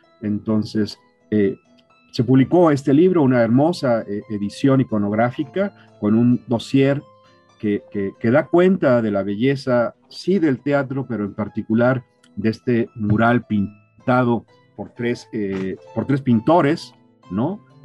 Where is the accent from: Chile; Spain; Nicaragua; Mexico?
Mexico; Agualulco, Jalisco; estuve 3 años ahí merodeando las calles, las plazas, el paisaje común entre mi pueblo natal, Agualulco y Ameca